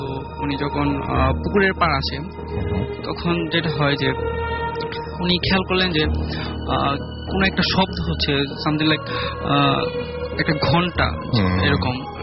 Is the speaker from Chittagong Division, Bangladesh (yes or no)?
no; Jigatala, Dhaka Division, Bangladesh; জিগাতলা থেকে এসেছি।